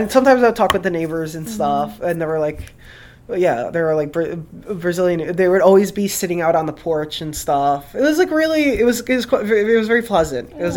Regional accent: Newark, New Jersey, United States; also born or lived in Irvington; I mean, I grew up in Jersey, in like like places like Irvington and Newark. I would spend a lot of time as a kid, and of course Newark had some like very rough neighborhoods

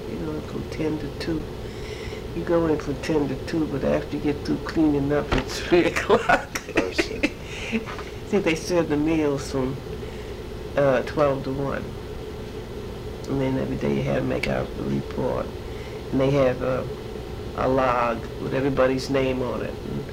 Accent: Rhode Island, United States; now in Bridgeport, United States; Because I was raised in Rhode Island. Well, Rhode Island was always pretty good comfort there.

